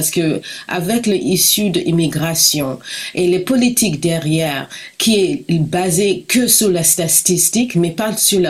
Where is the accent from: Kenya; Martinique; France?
Kenya; je viens du Kenya, qui est l'est de l'Afrique.